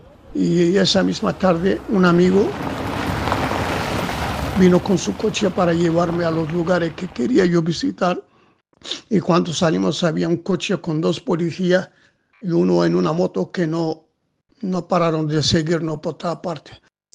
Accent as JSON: {"language": "Spanish", "town": "Dakhla", "country": "Western Sahara", "tie": "born or raised there", "said": "Nací en Villa Cisneros, en el Hospital Español de Villa Cisneros."}